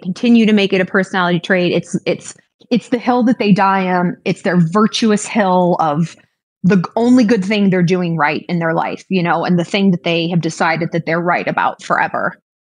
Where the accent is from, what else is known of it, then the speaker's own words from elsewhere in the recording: United States; I'm not a redneck. I'm an American.